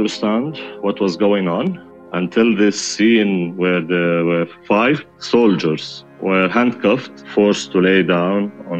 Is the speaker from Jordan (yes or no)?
yes; Amman, Amman Governorate, Jordan; I grew up in Jordan, in Amman, the capital. Just to give you a little background here of the country that I grew up in, it's situated in the heart of Middle East